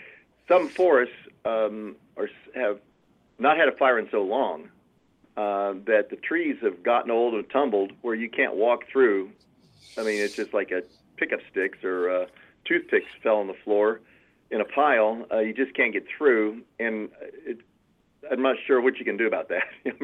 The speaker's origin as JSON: {"language": "English", "town": "Dayton", "region": "Ohio", "country": "United States", "tie": "born or raised there", "said": "I grew up in Dayton, Ohio."}